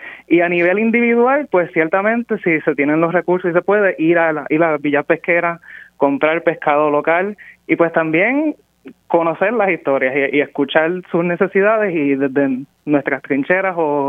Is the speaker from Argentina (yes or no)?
no; Juana Díaz, Puerto Rico; now in Vermont, United States; yo soy de Juana Díaz, criado allí en Casa Abuela, frente al monte. Teníamos una finca de ganado y al otro lado del río. Y ahora pues estoy casi doctor en Vermont